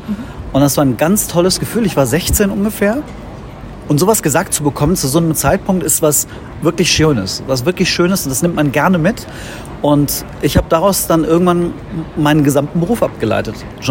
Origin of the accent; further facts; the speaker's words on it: Cologne, North Rhine-Westphalia, Germany; born there; now in Bonn, Germany; ich bin 41 Jahre alt, bin gebürtiger Kölner, der mittlerweile im Exil in Bonn lebt, aber da sehr glücklich ist. Ich arbeite zwischen Bonn und Köln